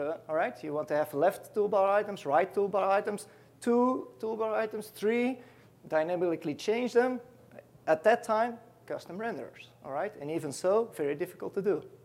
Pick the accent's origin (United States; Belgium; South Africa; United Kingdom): Belgium; I'm from Belgium. So if you like beer and chocolates, I'm the guy.